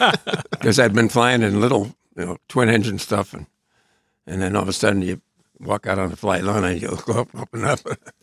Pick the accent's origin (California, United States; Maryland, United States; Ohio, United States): Ohio, United States; Shaker Heights; also born or lived in New Jersey; Well, my hometown is Shaker Heights, Ohio, which is a suburb of Cleveland. Actually, I was born in New Jersey, so don't hold that against me.